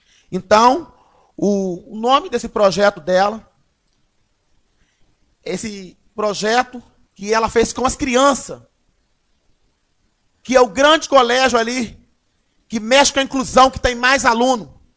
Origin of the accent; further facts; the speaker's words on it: Urânia, São Paulo, Brazil; toda a comissão da festa de Urânia, que é minha terra, pelo brilhantismo da festa que vocês proporcionou para o nosso distrito querido de Urânia.